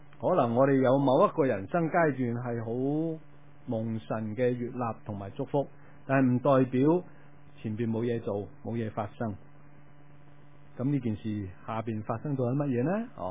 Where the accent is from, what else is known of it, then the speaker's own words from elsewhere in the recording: Guangdong, China; 用一啲我哋广东人嘅语言呢